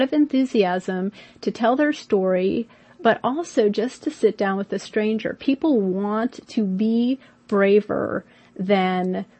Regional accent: Florida, United States; I grew up in Florida where it's a whole different set of fruit, mangoes and star fruit.

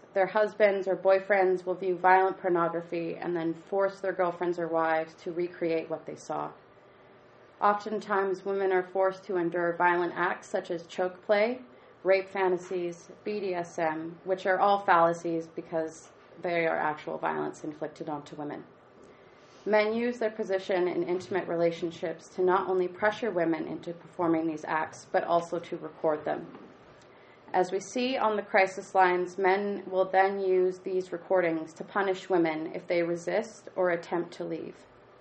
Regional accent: Saskatchewan, Canada; I'm also Assiniboine from the Carry the Kettle First Nation.

